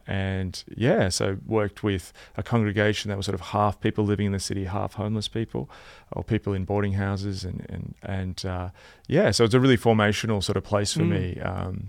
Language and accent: English; Melbourne, Victoria, Australia; Yeah, so I grew up in Melbourne. I've lived in the same small part of Melbourne my entire life.